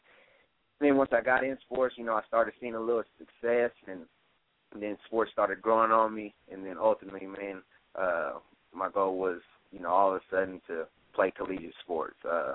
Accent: Acuff, Texas, United States; I grew up right outside of Lubbock in a small community by the name of Acuff. Nobody knows where it's at.

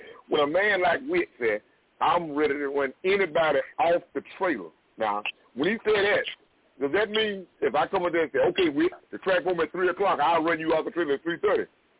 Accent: the South, United States; I'm on here. I'm from the South. I'm representing.

